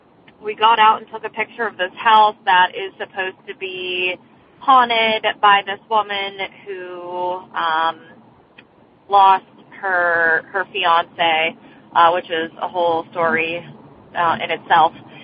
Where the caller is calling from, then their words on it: Beaver, Pennsylvania, United States; I'm calling from Beaver, Pennsylvania